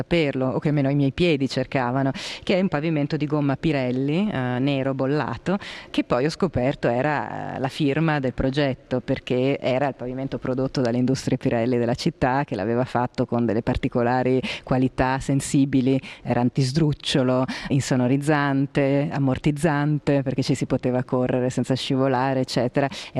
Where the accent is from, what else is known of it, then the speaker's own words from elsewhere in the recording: Milan, Lombardy, Italy; Io sono milanese di nascita e quindi sono in realtà vissuta fino all'età dell'università in una città che è impregnata di design